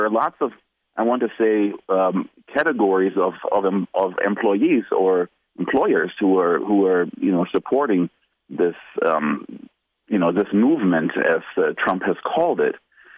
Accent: Germany; I was born and raised in Germany

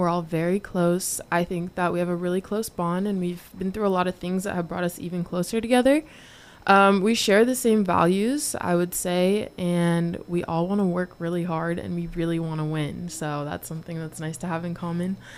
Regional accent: Tucson, Arizona, United States; Yeah, so I'm from Tucson, Arizona. So I went to high school out there.

